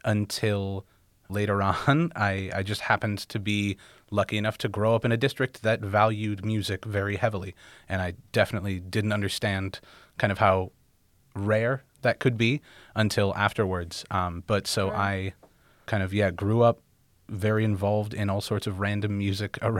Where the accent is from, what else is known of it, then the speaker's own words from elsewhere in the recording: Lakewood, Ohio, United States; So I'm originally from Lakewood, Ohio, which is right outside of Cleveland, directly west. I was basically there from age 3 onwards, so that's kind of very much where I call home.